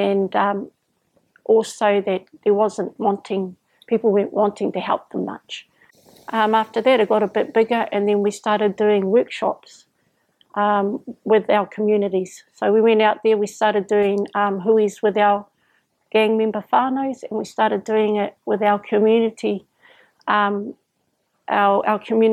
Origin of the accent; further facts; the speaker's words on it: Gisborne, New Zealand; I grew up, I was born in Gisborne.